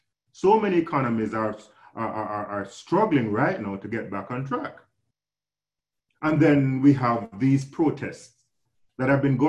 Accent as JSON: {"language": "English", "country": "Jamaica", "said": "especially from my home country, Jamaica."}